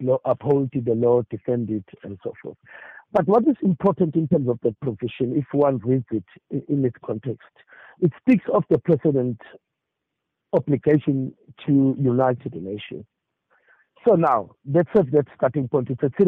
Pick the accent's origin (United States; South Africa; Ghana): South Africa; Now, my brother, having said that, in being concerned as a South African, and absolutely not that I am